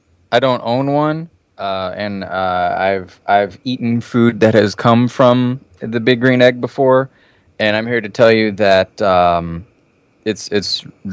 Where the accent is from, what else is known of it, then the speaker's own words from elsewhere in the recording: Texas, United States; Like, yeah, that just means like I'm from Texas.